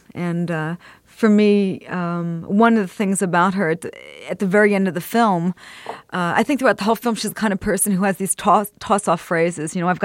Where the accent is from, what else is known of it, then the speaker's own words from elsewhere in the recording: Philadelphia, Pennsylvania, United States; also born or lived in Abington; now in New Jersey, United States; and here I am in New Jersey being outside of it. And I think for me, there was a bit of that, you know, growing up in Philadelphia and Abington, feeling like all this exciting stuff was happening in New York